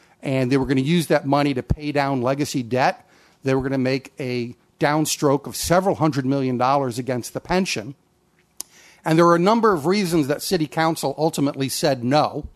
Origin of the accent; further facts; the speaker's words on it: Connecticut, United States; because we're both from Connecticut